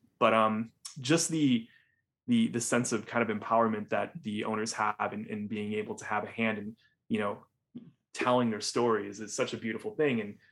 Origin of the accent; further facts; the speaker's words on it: Indiana, United States; I grew up in Northwest Indiana, so I was intimately familiar with Kokomo Toys.